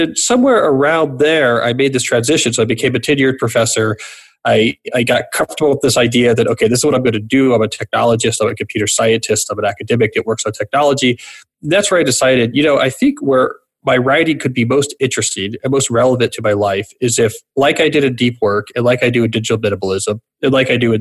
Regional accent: New Jersey, United States; also born or lived in Houston; Yeah, so I was there for a while. And then at the age of seven, I moved to New Jersey outside Princeton.

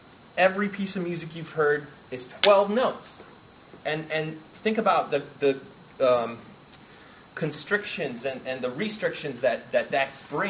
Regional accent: Michigan, United States; kind of a little bit about how I grew up in Michigan and figured out that I wanted to do this stuff.

